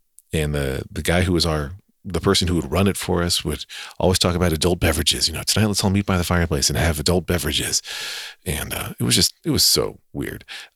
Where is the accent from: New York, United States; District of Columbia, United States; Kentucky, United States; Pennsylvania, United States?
Pennsylvania, United States; Wyomissing; growing up in Berks County in Wyomissing, Pennsylvania, home of me